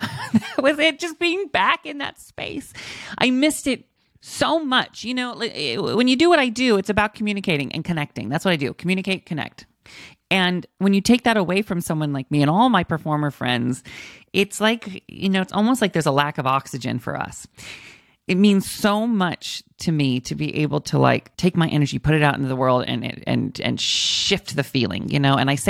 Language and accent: English; Washington, United States; I got to go up to my home state, Washington State, and I did a performance at Clearwater Casino up there.